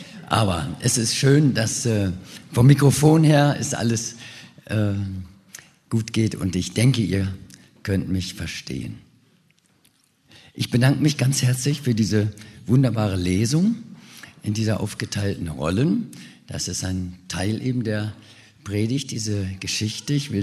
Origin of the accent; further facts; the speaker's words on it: South Africa; now in Germany; dass meine Eltern von Bielefeld ausgewandert sind nach Südafrika, bin ich in Südafrika aufgewachsen.